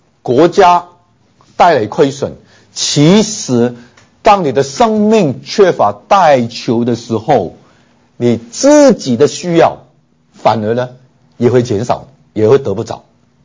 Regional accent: China; 所以其实我们中国人早就有这种国度的观念

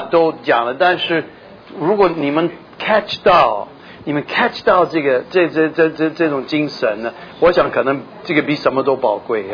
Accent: Minnesota, United States; accent: Taiwanese Mandarin; 我是虽然我讲的国语是台湾国语啊，但是我是明尼苏达州人，是北方人啊。

